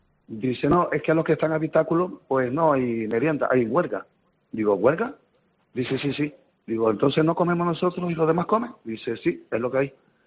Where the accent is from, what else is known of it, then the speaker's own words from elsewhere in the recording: Canary Islands, Spain; como buen canario que somos